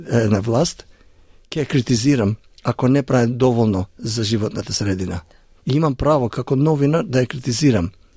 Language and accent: Macedonian; Australia; now in North Macedonia; Па ја, како дете кој порасна во Австралија, имам перманентен оптимизам.